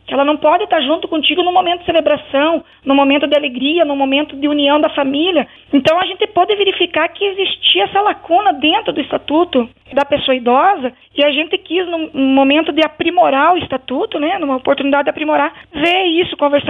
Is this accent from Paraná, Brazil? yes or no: yes; Paraná, Brazil; no estado do Paraná, que é o estado de onde eu sou